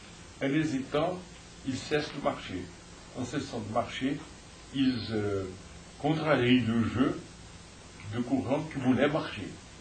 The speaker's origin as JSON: {"language": "French", "region": "São Paulo", "country": "Brazil", "tie": "born there", "second_language": "French", "said": "Je suis né à São Paulo. La famille de ma mère est pauliste. Mais la famille de mon père est de Pernambuco, non du Nord-Est. Et j'ai des attaches au Nord-Est"}